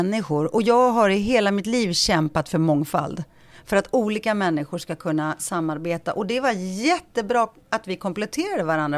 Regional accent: Greece; Ja, jag är grek. Greker älskar.

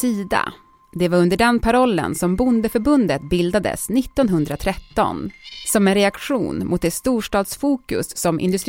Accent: Piteå, Norrbotten County, Sweden; De ska bland annat till Piteå, min hemstad, såg jag.

